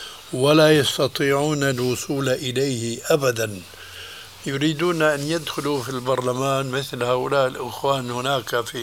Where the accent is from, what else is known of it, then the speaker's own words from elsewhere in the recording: Syria; هم يقولون عندنا في سوريا خير الذقون إشارة تكون